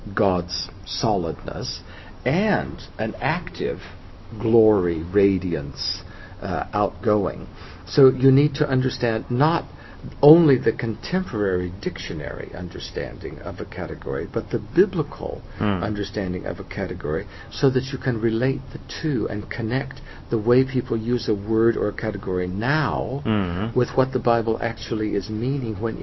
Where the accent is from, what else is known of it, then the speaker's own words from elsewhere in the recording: California, United States; moved away as an adult; also born or lived in Switzerland; Yes, I grew up in California. Mm-hmm. And while I lived there, I became a Zen Buddhist monk. And then in 1975, I came traveling in Europe.